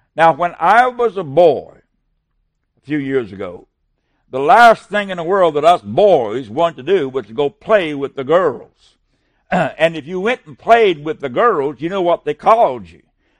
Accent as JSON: {"language": "English", "region": "West Virginia", "country": "United States", "tie": "born or raised there", "said": "sues West Virginia, being my home state"}